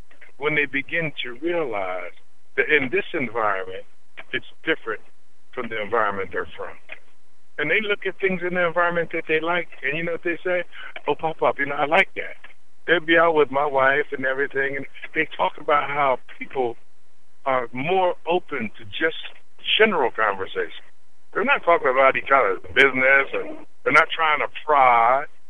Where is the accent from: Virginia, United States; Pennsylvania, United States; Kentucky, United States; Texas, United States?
Pennsylvania, United States; No, I'm not from the South. I'm from Pennsylvania. But I'm from the South now.